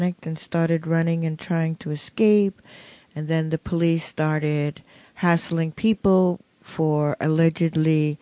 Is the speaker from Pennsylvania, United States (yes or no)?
no; New York City, New York, United States; I mean, I grew up in New York City, and it wasn't like that.